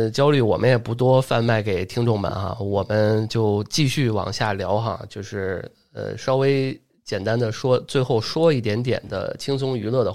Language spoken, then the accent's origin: Chinese; Northeast China, China; 就是那个大东北我的家乡有一个网友做那爵士版的